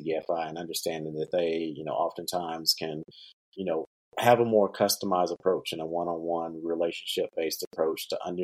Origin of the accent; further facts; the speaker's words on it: Asheville, North Carolina, United States; But coming back to my hometown here in Asheville, I didn't see that.